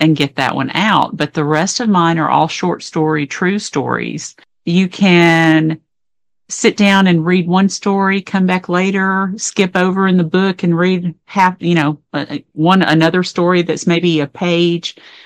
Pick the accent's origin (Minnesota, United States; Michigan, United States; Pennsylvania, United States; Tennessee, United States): Tennessee, United States; Fayetteville; born there; But I was born in Fayetteville, which is the county seat, and Flintville is about 15 to 20 minute drive, depending on how fast you drive into town.